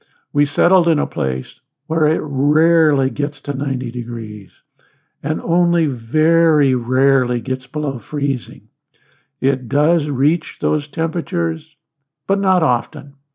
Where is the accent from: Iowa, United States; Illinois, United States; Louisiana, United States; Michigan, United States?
Iowa, United States; We grew up in Iowa, and the weather was very important.